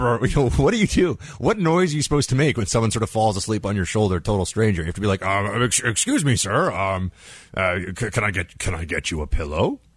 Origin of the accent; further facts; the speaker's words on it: New York, United States; no, I'm a New Yorker. It's cool.